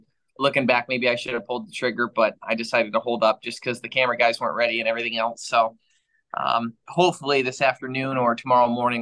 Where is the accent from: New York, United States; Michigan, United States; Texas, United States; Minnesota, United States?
Michigan, United States; I grew up hunting turkeys in Michigan and had plenty of experiences and good times with them here in Michigan.